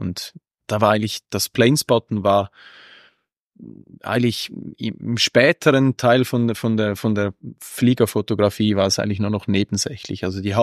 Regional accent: Haslen, Appenzell Innerrhoden, Switzerland; Ja, aufgewachsen bin ich in Haslen, in Appenzell.

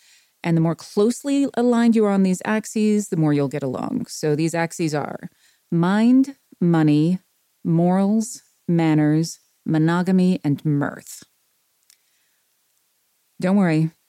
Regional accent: Tennessee, United States; because he is from Hawaii and I am from Tennessee. Those are not the same.

